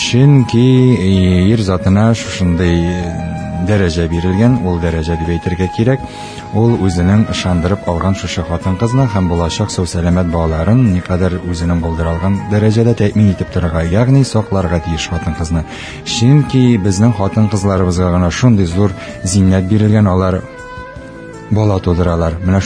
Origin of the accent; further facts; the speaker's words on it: Kuam, Tatarstan, Russia; Әтнә районы, Куәм авылында яшәгәндә, без 5, 6, 7, 8 яшьлек, 9, 10 яшьлек инде иң өлкәннәр